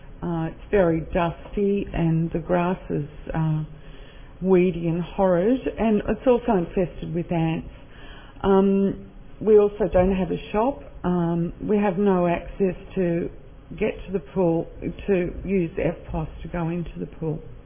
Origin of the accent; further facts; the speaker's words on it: Russell Island, Queensland, Australia; I'm from Russell Island